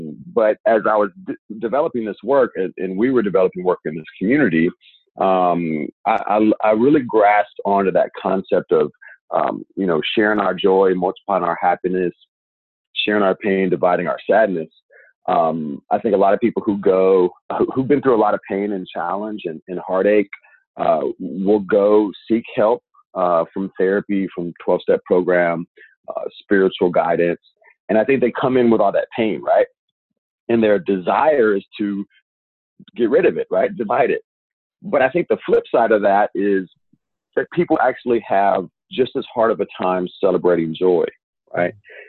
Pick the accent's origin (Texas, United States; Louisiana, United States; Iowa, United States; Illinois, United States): Louisiana, United States; also born or lived in Natchez, Mississippi; I was born in Natchez, Mississippi, grew up primarily in Louisiana.